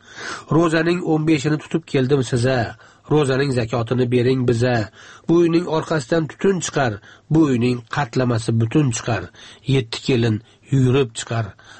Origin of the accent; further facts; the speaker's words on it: Xorazm Region, Uzbekistan; born there; Xorazmda tug'ilganmanmi?